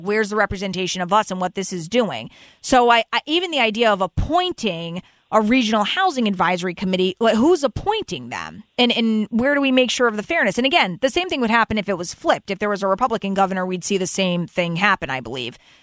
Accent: Connecticut, United States; because I grew up and am born and raised in Fairfield County.

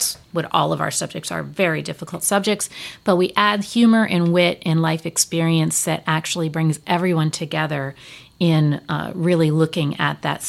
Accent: Venice, Florida, United States; born there; So my mother and I'm a native Floridian. I was born in Venice.

